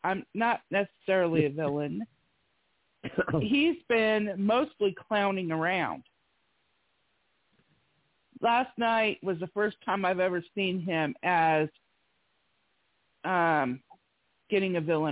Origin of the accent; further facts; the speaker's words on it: Canada; I'm the Canadian and, I don't know.